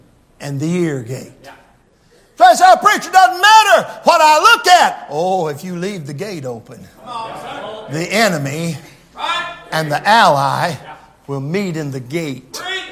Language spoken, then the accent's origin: English; Michigan, United States; I grew up in the Methodist church, Layton United Methodist Church up between Middleville and Wayland, Michigan. And I grew up there